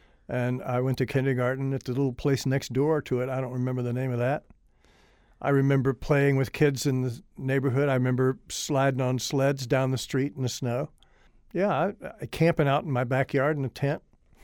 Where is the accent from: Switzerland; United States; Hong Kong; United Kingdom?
United States; New Orleans, Louisiana; And so I grew up in New Orleans, basically.